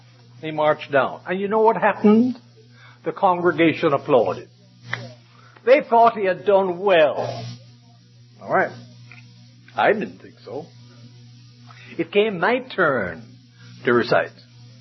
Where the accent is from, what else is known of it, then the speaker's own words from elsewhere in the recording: New York, United States; when I was a young lad growing up in Harlem, New York, attending Grace Gospel Chapel.